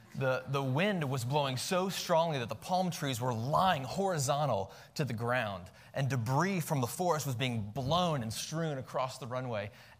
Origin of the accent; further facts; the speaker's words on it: Denver, Colorado, United States; And so even though we're from Denver and just back in Virginia for a few short weeks here